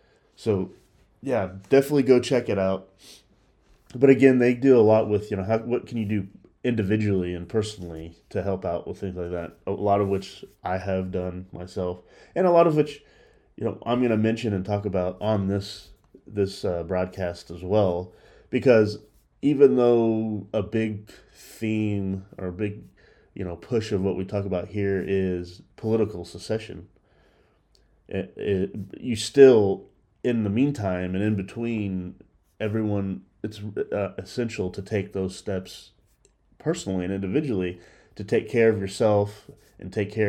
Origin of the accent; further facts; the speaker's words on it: Texas, United States; I think of myself as a Texan first, and my passport is a United States passport